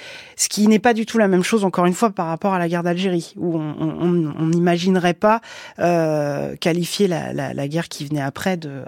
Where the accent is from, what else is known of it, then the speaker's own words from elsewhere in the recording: France; also born or lived in Vietnam; pour avoir vécu en tant que Français et métis même au Vietnam pendant 6 ans